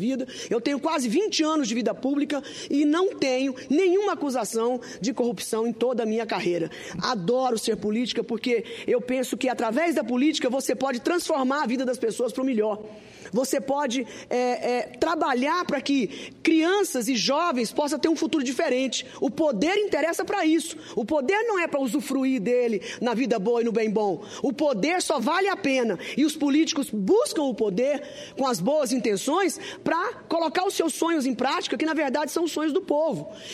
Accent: Tocantins, Brazil; Venho do Tocantins com alguns sentimentos. Boa parte do eleitorado do meu estado não quer a reeleição

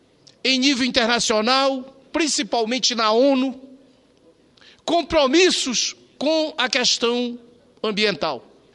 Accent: Amazon, Brazil; E eu venho aqui, lá da Amazônia, para chamar a atenção

